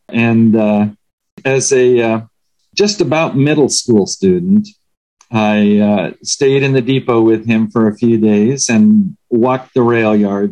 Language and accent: English; Grants Pass, Oregon, United States; also born or lived in Drain / Medford; I was born in Southern Oregon, actually Drane, Oregon, but grew up in Grants Pass and Medford.